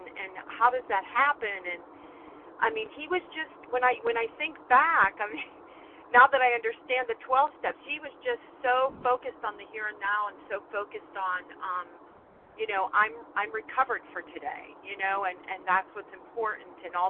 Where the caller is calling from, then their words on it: Pennsylvania, United States; Yes, and I'm calling from Pennsylvania, grateful, recovering.